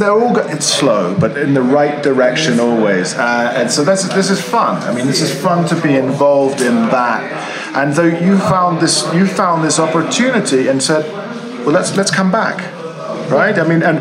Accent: England, United Kingdom; I'm from England

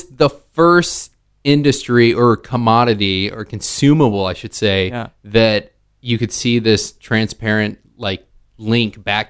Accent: Boyd, Texas, United States; I mean, especially growing up in Boyd, rarely left Texas.

